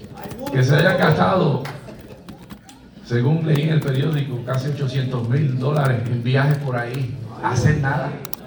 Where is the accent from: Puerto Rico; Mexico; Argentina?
Puerto Rico; como ciudadanos americanos que somos, como parte del pueblo de Puerto Rico